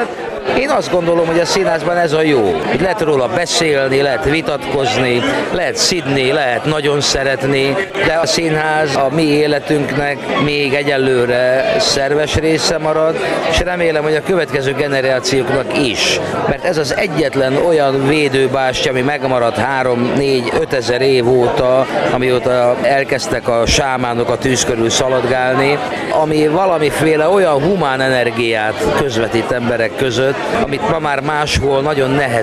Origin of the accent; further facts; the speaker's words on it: Pécs, Baranya, Hungary; hiszen én ugye tüke pécsi vagyok. Ezt azt hiszem nagyon sokan tudják rólam. Én itt éltem le az életemet, 38 éve játszom ebbe a városba különböző színpadokon.